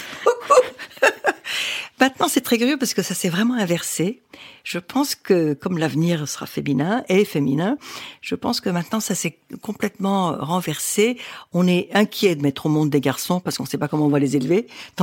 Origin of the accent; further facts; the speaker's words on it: Morocco; born there; Je suis née au Maroc parce que mon père, qui était ingénieur agronome, avait reçu un job